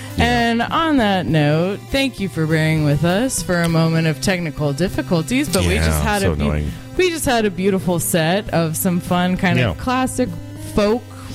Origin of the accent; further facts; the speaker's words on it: California, United States; maybe it's because I'm from the Bay and I work in the hate.